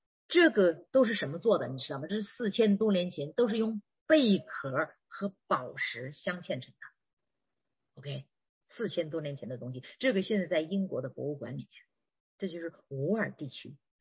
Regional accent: China; 当时你知道，我小的时候在中国啊，我小的时候我的家乡，我还是这个小县城，还不是农村的。

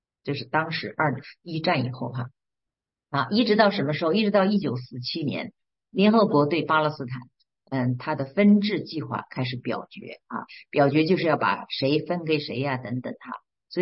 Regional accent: China; 阿拉法特这个是我们中国人、中国政府的朋友哈

